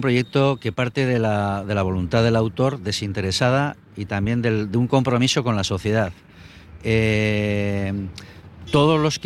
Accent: Barakaldo, Basque Country, Spain; yo también nací en Baracaldo, en lo que era una marisma, que ahora ha desaparecido totalmente.

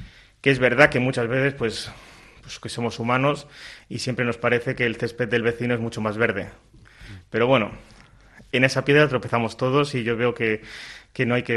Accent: Spain; es como los españoles cuando salimos fuera.

